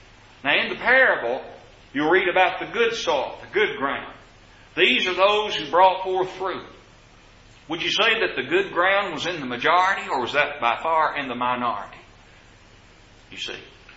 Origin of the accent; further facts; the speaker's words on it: Kentucky, United States; I'm well acquainted with the rocky soil and the thorny soil growing up in Kentucky.